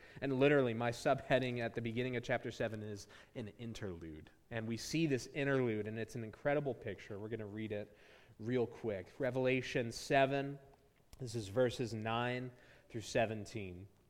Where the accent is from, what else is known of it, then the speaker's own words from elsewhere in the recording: Arizona, United States; I'm from Arizona, so we're probably eating Mexican food